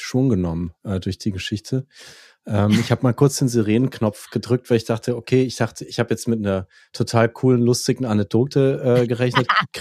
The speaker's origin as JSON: {"language": "German", "country": "Germany", "said": "Und ich muss schon sagen, als Deutscher ist mir da ein bisschen kalt den Rücken runtergelaufen"}